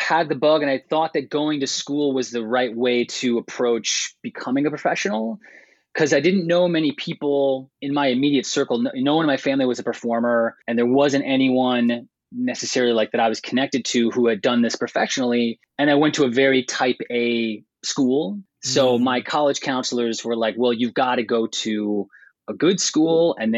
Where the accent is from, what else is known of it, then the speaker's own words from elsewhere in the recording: Atlanta, Georgia, United States; I grew up in Atlanta, Georgia. And when I was a kid, my parents tossed me into the church choir